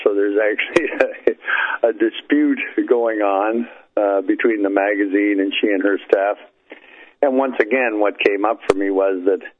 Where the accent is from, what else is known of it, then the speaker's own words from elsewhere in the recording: Canada; Again, I'm Canadian. I can't vote or have a say in any affairs in the U.S.